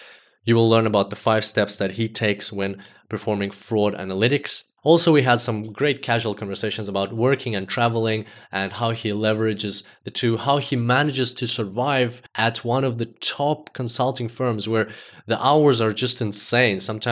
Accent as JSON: {"language": "English", "country": "Australia", "said": "everybody was like, where are you from? Like, Australia."}